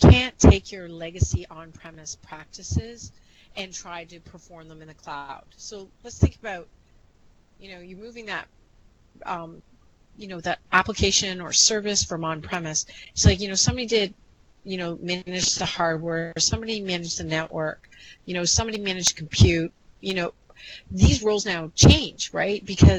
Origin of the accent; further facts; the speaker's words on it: Toronto, Ontario, Canada; accent: Canadian; I'm based out of Toronto, Canada, so you might notice that in my accent when I say things like process.